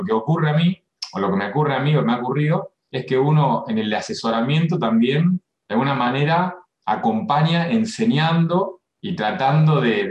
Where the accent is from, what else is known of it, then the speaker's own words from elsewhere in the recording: Rosario, Santa Fe, Argentina; yo soy de acá de Rosario, de Argentina.